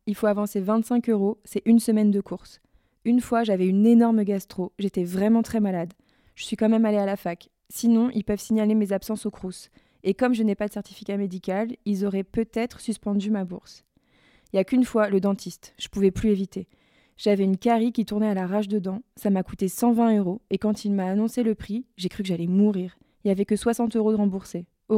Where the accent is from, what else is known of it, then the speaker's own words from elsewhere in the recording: Tarare, Auvergne-Rhône-Alpes, France; now in Lyon, France; Mais l'aller-retour chez moi à Tarare, 11,20 € avec les réductions.